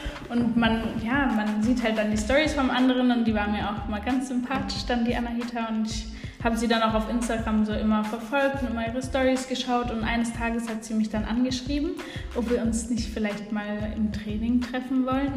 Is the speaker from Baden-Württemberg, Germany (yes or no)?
yes; Stuttgart, Baden-Württemberg, Germany; meine Mutter wohnt hier bei mir in Stuttgart. Also ich komme auch aus Stuttgart gebürtig, habe schon immer hier gewohnt, direkt in Stuttgart-Mitte.